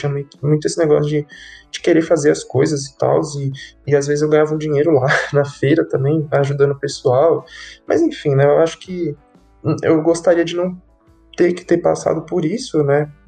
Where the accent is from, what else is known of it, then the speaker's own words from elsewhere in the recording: São Paulo, Brazil; now in Guarulhos, Brazil; Eu moro em Guarulhos, mas eu nasci e cresci em São Paulo, na Zona Norte, né? No distrito da Brasilândia, na periferia do extremo norte de São Paulo. E na adolescência, eu e minha família, a gente se mudou aqui para Guarulhos, uma cidade da Zona Norte também.